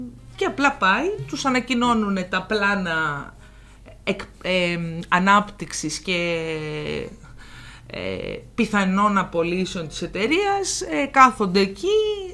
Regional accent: Athens, Attica, Greece; να μην νομίζει ότι εμείς είμαστε οι Αθηναίοι

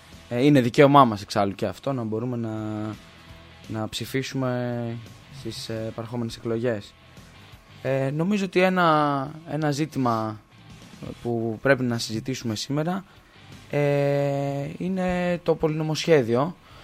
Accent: Greece; το ξέρω και εγώ δηλαδή που είμαι από την Άξο

